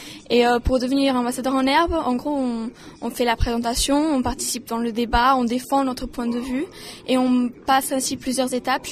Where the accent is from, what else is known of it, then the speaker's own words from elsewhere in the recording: Porto, Porto District, Portugal; je suis portugaise. Je vais au lycée français international de Porto et j'ai 15 ans.